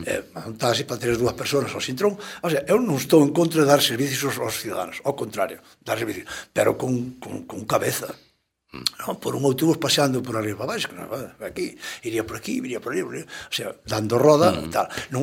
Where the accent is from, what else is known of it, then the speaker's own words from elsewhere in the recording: Negreira, Galicia, Spain; que por donde vou sempre digo que son de Negreira, sempre estou orgulloso de ser de Negreira